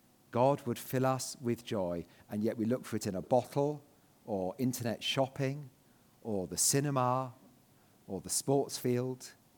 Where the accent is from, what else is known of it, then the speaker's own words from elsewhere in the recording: United Kingdom; I'm aware I'm only one of those, and I'm also a British one of those, and things are slightly different.